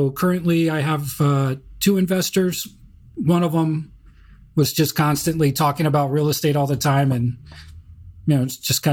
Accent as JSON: {"language": "English", "region": "Georgia", "country": "United States", "tie": "born or raised there", "said": "I grew up in Georgia. I understand that market."}